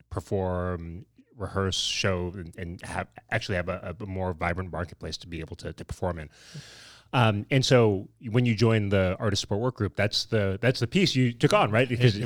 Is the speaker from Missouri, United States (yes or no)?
no; San Francisco, California, United States; We met and bonded over the fact that I grew up in San Francisco.